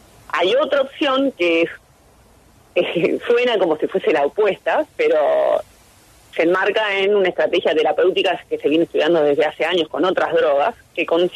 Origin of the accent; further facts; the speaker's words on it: Buenos Aires, Argentina; De Buenos Aires, Argentina.